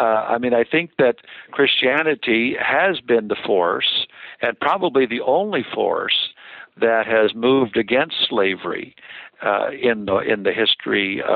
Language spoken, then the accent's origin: English; Pacific Northwest, United States; I grew up in the Northwest. I didn't grow up in the South.